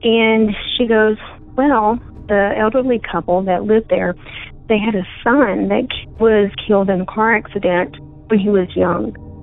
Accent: Colorado, United States; from Colorado.

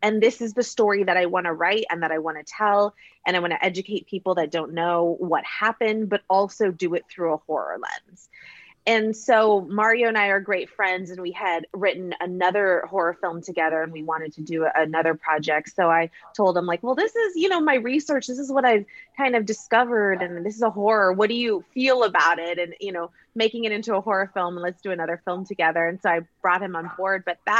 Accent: United States; So I'm Mexican American and I love horror, and growing up I never saw myself or my community, you know, represented in any horror film.

